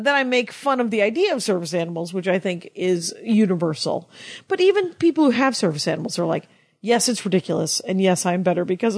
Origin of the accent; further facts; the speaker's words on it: Los Angeles, California, United States; now in Iceland; Oh, that we're from Los Angeles. We know that when you've rescued